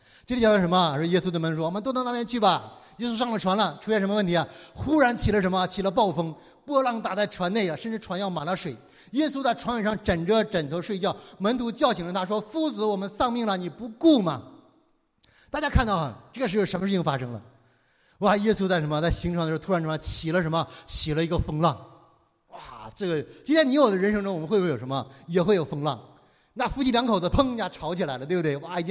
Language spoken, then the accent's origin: Chinese; Northeast China, China; 跟我们东北人一样